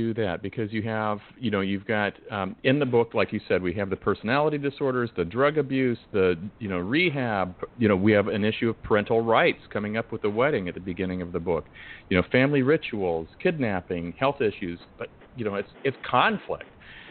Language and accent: English; Oregon, United States; back where I grew up in Oregon, we had what was called Meyer and Frank.